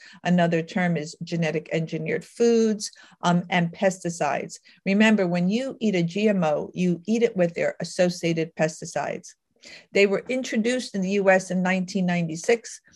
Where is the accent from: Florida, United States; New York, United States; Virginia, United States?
New York, United States; Manhattan; Hey folks, I'm a gal from Manhattan. What do I know about farming?